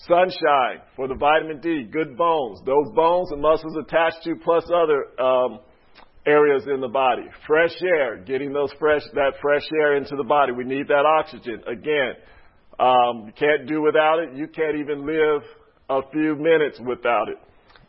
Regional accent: California, United States; I'm from California, you think the beach runs all up and down the coast, and you just think of all that sand.

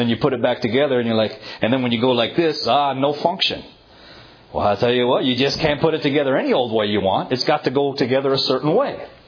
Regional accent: Toronto, Ontario, Canada; It's kind of like, I'm from Toronto, so I got to use this team.

